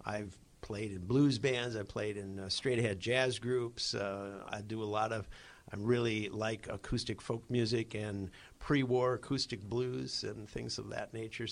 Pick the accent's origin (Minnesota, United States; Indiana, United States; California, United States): Minnesota, United States; Minneapolis; now in Pittsburgh, United States; Well, I hail from Minneapolis. So I've been here maybe, I don't know, 5-6 years.